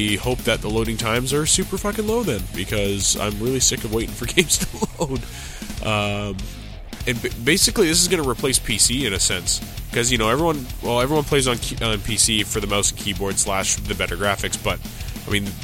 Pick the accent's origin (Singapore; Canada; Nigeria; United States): Canada; because I'm Canadian.